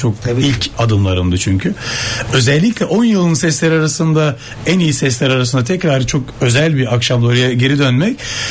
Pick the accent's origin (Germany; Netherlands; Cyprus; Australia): Netherlands; Rotterdam, South Holland; also born or lived in Istanbul, Turkey; Tabii orada doğdum büyüdüm. Sonra bir 8 yıl İstanbul'da yaşadım. Böyle 18-19 yaşına falan geldim.